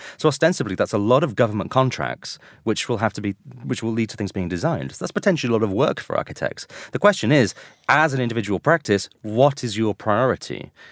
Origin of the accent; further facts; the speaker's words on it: United Kingdom; to see, as a British citizen, these kind of rallies taking place around Columbus Circle and down Fifth Avenue